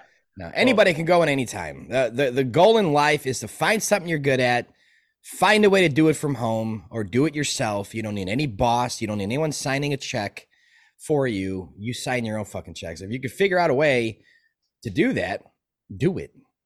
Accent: Chicago, Illinois, United States; So I'm born and raised in Chicago. So thoroughbred Chicago.

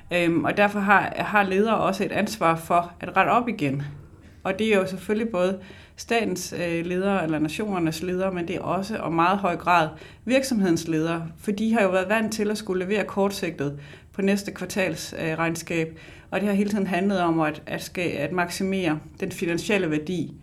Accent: Region of Southern Denmark, Denmark; Oprindeligt er jeg Sønderjyde

